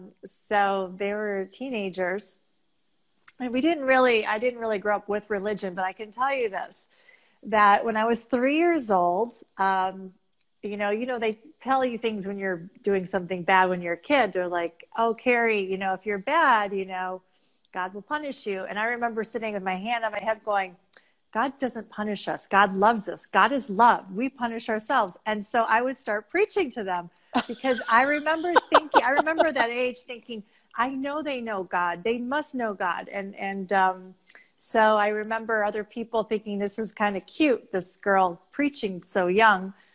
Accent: Dearborn, Michigan, United States; I'm from Dearborn. I was born and raised in Dearborn.

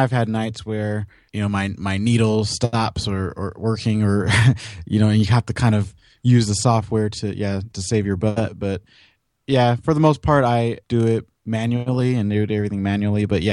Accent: Los Angeles, California, United States; also born or lived in Michigan; And at a young age, I grew up in near Hollywood in L.A.

